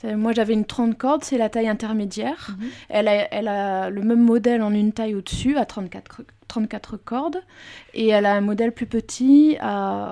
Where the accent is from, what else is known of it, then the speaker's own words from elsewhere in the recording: Dunkirk, Hauts-de-France, France; En fait, à l'origine, je suis de Dunkerque.